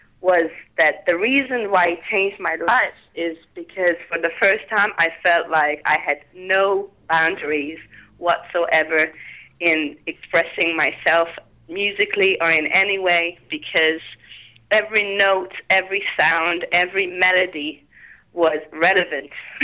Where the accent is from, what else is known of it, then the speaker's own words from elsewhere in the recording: Budapest, Hungary; So I was born and raised in Budapest, and I'm a musician too.